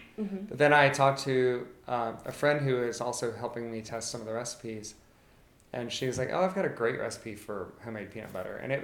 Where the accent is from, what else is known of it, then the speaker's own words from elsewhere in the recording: Georgia, United States; One is that I'm from Georgia, and Georgia's the largest producer of peanuts in our country.